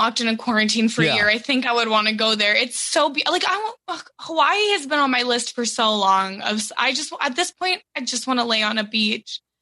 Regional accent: Canada; I'm 28 from Canada.

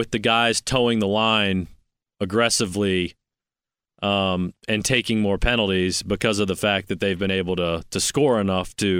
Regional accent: San Francisco, California, United States; born there; I've never been to that part of California. I was born in San Francisco.

